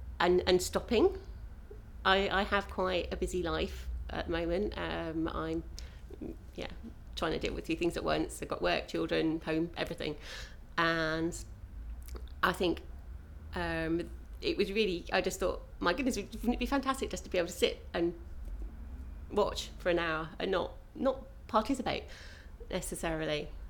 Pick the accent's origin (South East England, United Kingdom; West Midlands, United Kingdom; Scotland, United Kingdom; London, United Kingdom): South East England, United Kingdom; Maidstone; My age is 38. Had a birthday recently, have to think about it. And I come from Maidstone in Kent.